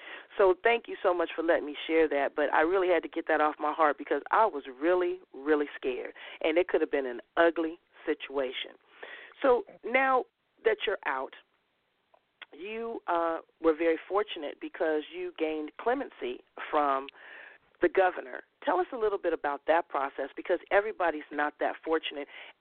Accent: Los Angeles, California, United States; Now, you know, I'm from South Central L.A. I take pride in my ghetto card, my G card.

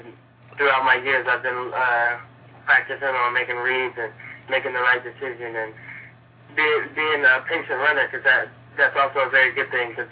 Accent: California, United States; And part of that was probably because this is home for me. I'm from the Bay Area.

